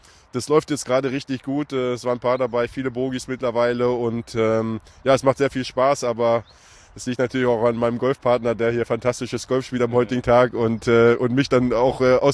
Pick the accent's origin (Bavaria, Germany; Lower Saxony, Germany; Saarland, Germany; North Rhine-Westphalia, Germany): Lower Saxony, Germany; Hanover; ich habe das rote Herz natürlich als Hannoveraner